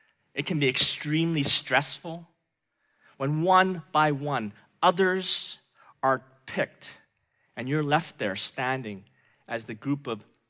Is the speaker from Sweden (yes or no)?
no; Hong Kong; I grew up in Hong Kong and they didn't, you know, wean you on sports early on in your life.